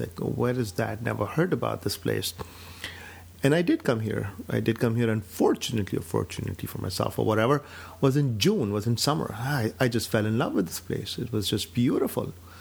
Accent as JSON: {"language": "English", "town": "Karachi", "region": "Sindh", "country": "Pakistan", "tie": "born or raised there", "moved": "as an adult", "lives_now": "United States", "said": "And I grew up in Pakistan. I was born in Karachi, Pakistan."}